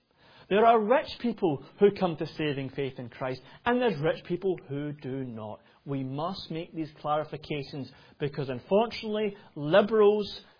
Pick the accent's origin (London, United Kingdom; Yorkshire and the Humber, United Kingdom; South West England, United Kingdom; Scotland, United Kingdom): Scotland, United Kingdom; And I'm a Scotsman